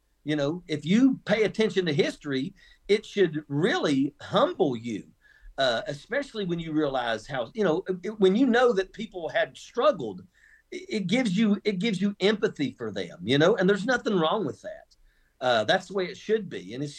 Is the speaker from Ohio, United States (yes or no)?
no; West Virginia, United States; I grew up in West Virginia. I can remember we had a hunter safety program when I was in grade school